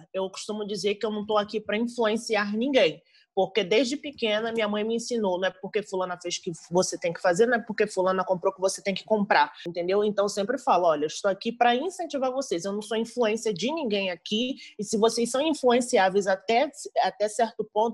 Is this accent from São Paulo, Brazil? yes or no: no; Bahia, Brazil; Eu sou baiana, então eu me rodo mesmo.